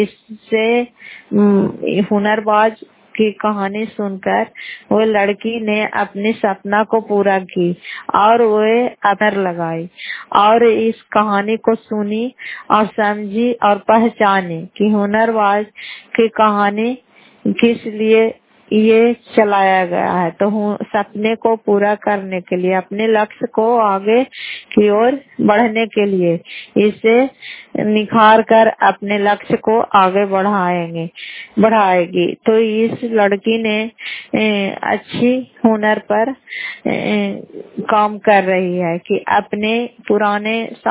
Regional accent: Fatehpur, Bihar, India; घर फतेहपुर, पंचायत मकरौता, जिला नालंदा, करापसरा ब्लॉक की निवासी हूँ।

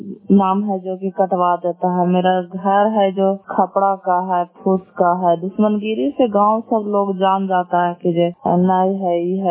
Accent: Nausa Bigha, Bihar, India; मैं नौसा बीघा के रहने वाली हूँ, प्रखंड हरनौत थाना भी हरनौत जिला नालंदा बिहार शरीफ बिहार राज्य में रहती हूँ।

